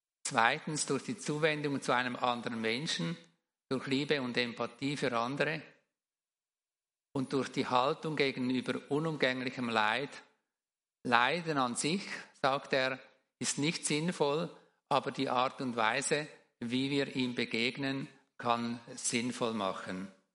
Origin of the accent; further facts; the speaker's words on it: Switzerland; Und mein Heimatland, die Schweiz, gehört nicht mir.